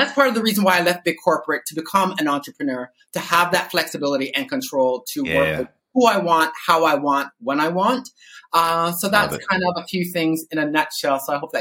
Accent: Toronto, Ontario, Canada; now in Australia; Born and raised in Toronto, Canada. My parents both were of Jamaican descent. So they left Jamaica in, I guess, the early 60s, went to England. And then like many Jamaicans, they either went to the US or Canada. My parents came to Toronto.

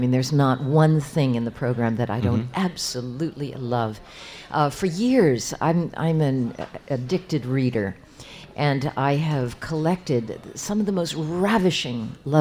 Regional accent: Pittsburgh, Pennsylvania, United States; Mostly I depended on people giving me books as a kid. Uh-huh. But we lived in various areas around Pittsburgh.

